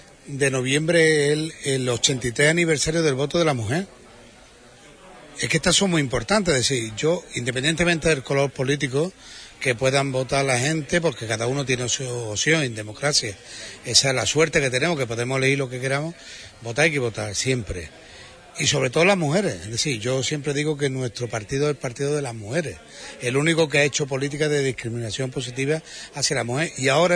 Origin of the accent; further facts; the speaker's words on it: San Bartolomé de la Torre, Andalusia, Spain; vengo de un pueblo muy pequeñito que... Y cuando veo Huelva es como es una suma de muchos pueblos.